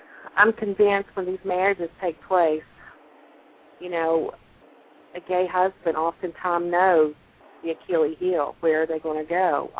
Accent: Southern United States, United States; My self-esteem was average, you know, for any American girl growing up in the South.

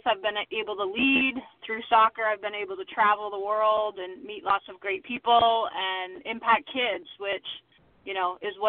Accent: Flint, Michigan, United States; I actually started coaching when I was 15 in my hometown of Flint, Michigan.

